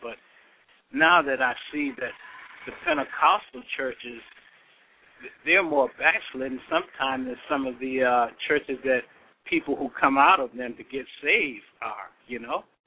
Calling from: Orlando, Florida, United States; Well, yeah, I'm calling from Orlando.

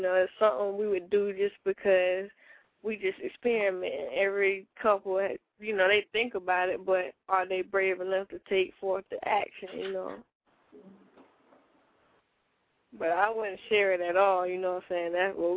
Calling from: South Carolina, United States; I'm calling from South Carolina.

